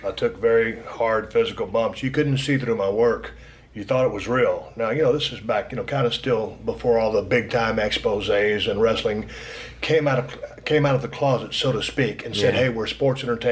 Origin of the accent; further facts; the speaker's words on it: Victoria, Texas, United States; also born or lived in Austin; I was born in Austin, Texas.